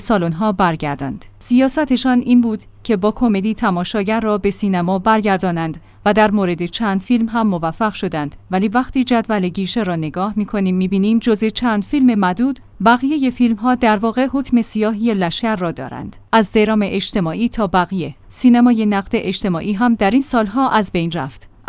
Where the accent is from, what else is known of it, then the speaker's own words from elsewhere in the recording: Iran; ما ایرانی هستیم. یک چیزهایی برایمان حرمت دارد.